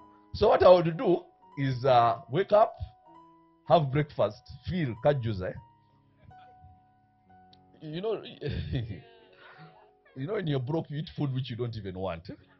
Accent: Uganda; But we are from Uganda, we don't know paper.

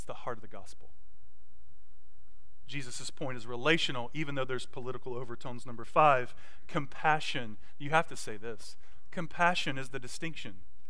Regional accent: Greenville, South Carolina, United States; also born or lived in Atlanta; I'm a Southern boy. I was born in Atlanta, and we moved to Greenville when I was young, before 5 years old, and I've lived here my whole life. So I love the South.

